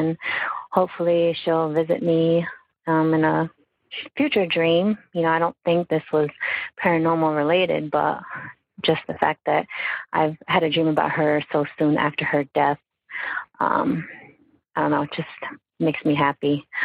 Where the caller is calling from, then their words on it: Bristol, Connecticut, United States; I am calling from Bristol, Connecticut.